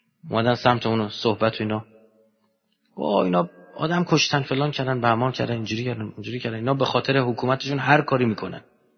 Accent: Iran; شما همین الان نگاه کنید مردم دنیا نسبت به ما ایرانی ها چه شناختی دارن.

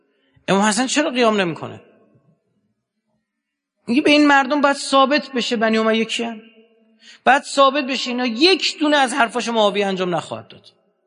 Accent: Iran; شما همین الان نگاه کنید مردم دنیا نسبت به ما ایرانی ها چه شناختی دارن.

